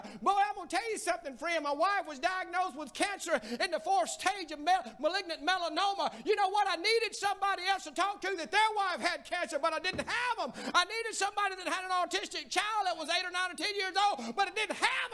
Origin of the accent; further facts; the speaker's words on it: Alabama, United States; I'm born and raised in East Central Alabama. There's a Baptist church on every corner. Everybody's preaching the gospel.